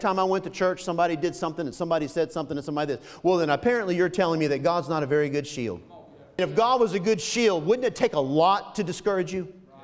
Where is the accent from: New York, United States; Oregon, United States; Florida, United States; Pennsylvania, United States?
Florida, United States; Because I'm from Florida.